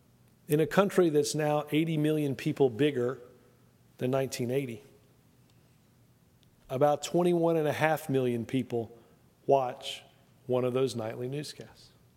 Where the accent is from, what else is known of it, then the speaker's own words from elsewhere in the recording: Alabama, United States; or 5:30 when I was growing up in Alabama to watch what happened during the day